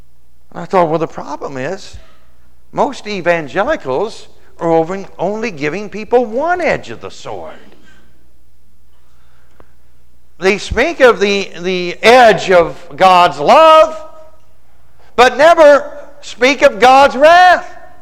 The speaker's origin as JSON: {"language": "English", "town": "Terre Haute", "region": "Indiana", "country": "United States", "tie": "born or raised there", "said": "Well, in my hometown, Terre Haute, Indiana, it was right at 6th and Chestnut."}